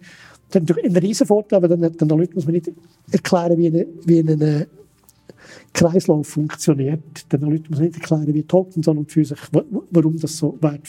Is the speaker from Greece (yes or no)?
no; Switzerland; als Schweizer